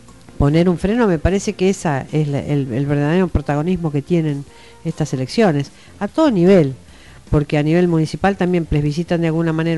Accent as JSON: {"language": "Spanish", "town": "Luro", "country": "Argentina", "tie": "born or raised there", "said": "nací y me crié acá en Luro, vivo en Ascasú hace 20 años y he trabajado en Burato durante 6 años."}